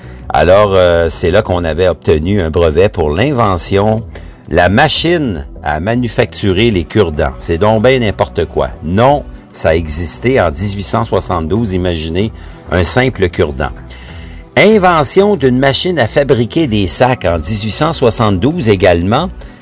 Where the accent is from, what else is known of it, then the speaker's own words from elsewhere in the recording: Quebec, Canada; ça vient sûrement de notre tête et de notre cœur en tant que Québécois d'origine